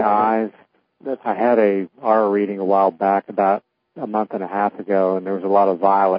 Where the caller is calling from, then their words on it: Daytona Beach, Florida, United States; I'm calling from Daytona Beach, Florida.